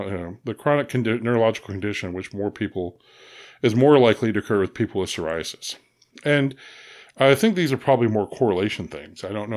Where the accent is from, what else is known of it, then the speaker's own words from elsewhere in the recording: Oklahoma, United States; I know my teenage years growing up in Oklahoma